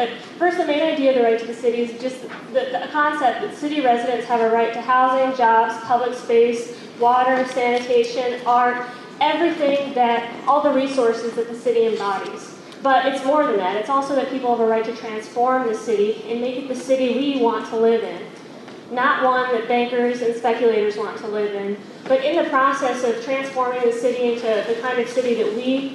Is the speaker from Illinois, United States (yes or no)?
yes; Chicago, Illinois, United States; from Chicago.